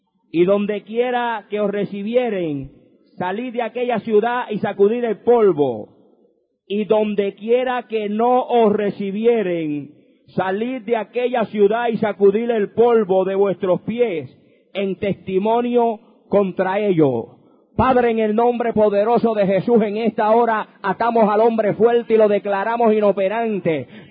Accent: Puerto Rico; Soy puertorriqueño, nacido y criado en el residencial Llorén Torre.

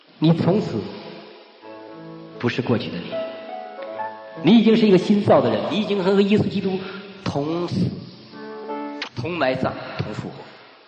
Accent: China; 我在美国读神学院，我今天去傅弟兄和这个徐弟兄家里去，我们都在读神学院，我们都是来自于中国大陆，

